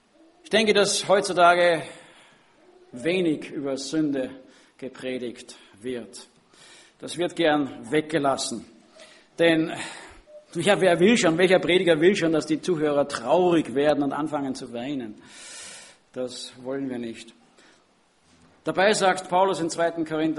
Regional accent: Linz, Upper Austria, Austria; Ich kenne es noch aus meiner Kindheit in der Gemeinde in Linz.

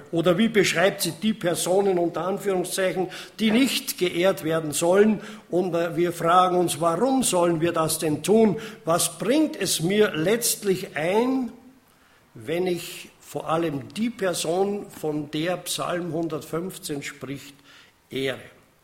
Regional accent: Austria; Bei uns in Österreich, wir sind ja das Volk der Meckerer und nicht unbedingt das Volk der Ehrer.

